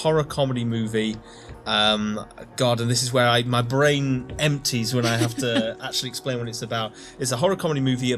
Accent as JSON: {"language": "English", "town": "York", "region": "Yorkshire and the Humber", "country": "United Kingdom", "said": "We're from York in the UK."}